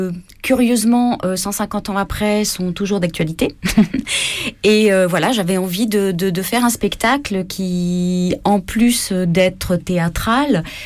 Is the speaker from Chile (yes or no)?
yes; Chile; now in France; je suis chilienne au départ. Maintenant, j'ai ma nationalité française depuis de nombreuses années, mais sinon, je suis née au Chili, de parents chiliens.